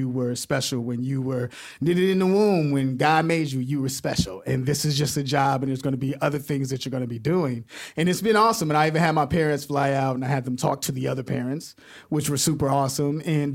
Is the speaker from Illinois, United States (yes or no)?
yes; Chicago, Illinois, United States; I make burgers, too. I'm from Chicago. Shout out to Chicago.